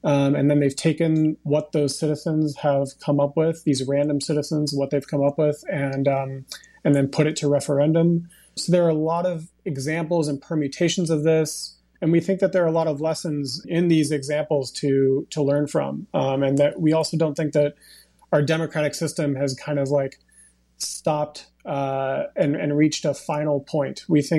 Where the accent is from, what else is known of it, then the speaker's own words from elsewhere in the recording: United States; So, you know, I'm an American.